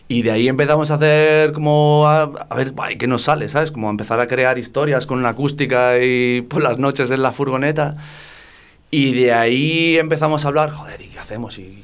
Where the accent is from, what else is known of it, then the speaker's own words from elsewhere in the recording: Málaga, Andalusia, Spain; moved away as an adult; now in Vitoria-Gasteiz, Spain; yo no soy de Gasteiz, soy malagueño, pero me vine a vivir aquí hace como 13 o 14 años.